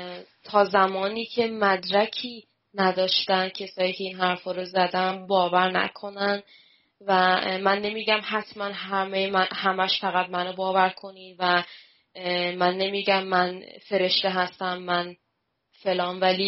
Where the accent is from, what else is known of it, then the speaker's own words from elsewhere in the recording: Iran; now in London, United Kingdom; ما واقعا از زمانی که از ایران اومدیم خیلی دوره سختی رو گذروندیم.